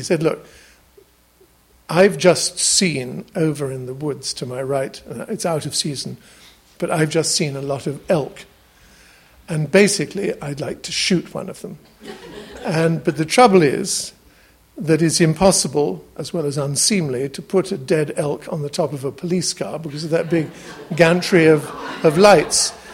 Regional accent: England, United Kingdom; we said, we're from England, as if that was any kind of excuse.

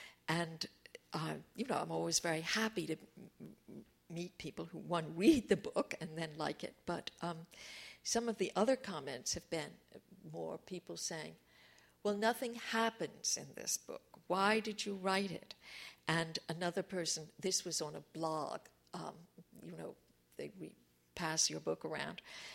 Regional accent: Cambridge, Massachusetts, United States; into just my own memories of growing up in Cambridge in the 1950s.

